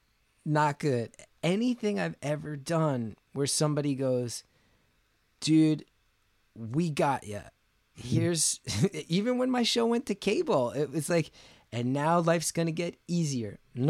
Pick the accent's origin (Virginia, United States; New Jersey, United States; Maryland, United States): New Jersey, United States; When I was 19 years old, there's a magazine where I grew up in New Jersey